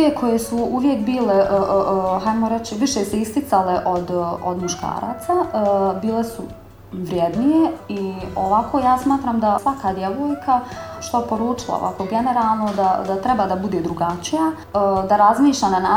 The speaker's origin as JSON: {"language": "Bosnian", "town": "Gračanica", "region": "Federation of Bosnia and Herzegovina", "country": "Bosnia & Herzegovina", "tie": "born or raised there", "said": "ja sam odrasla u jednom prigradskom naselju Gračanca, tu sam završila i osnovnu školu. Odrasla sam sa roditeljima i sestrom"}